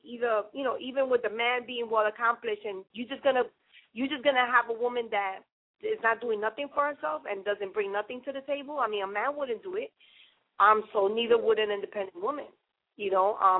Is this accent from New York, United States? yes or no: yes; New York City, New York, United States; And I say that, of course, because I'm from New York. So, yes, I'm a little biased to the New York City.